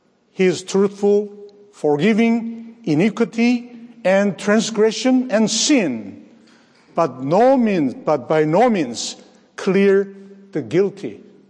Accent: South Korea; English is a second language; when I was about 10-year-old, I learned this word spare because at that, you know, I'm from Korea. We don't study, learn English at the time.

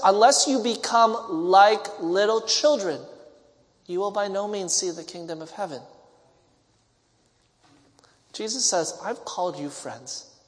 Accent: Montreal, Quebec, Canada; So if you ever went to Montreal, to my hometown, you would see the buses.

